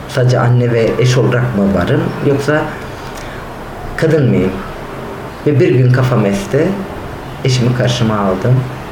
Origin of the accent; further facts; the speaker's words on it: Malatya, Turkey; Ben Malatyalıyım.